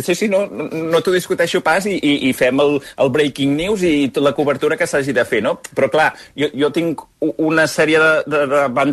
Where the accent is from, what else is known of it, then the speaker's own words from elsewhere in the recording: Cardedeu, Catalonia, Spain; la televisió de Cardedeu, que és el meu poble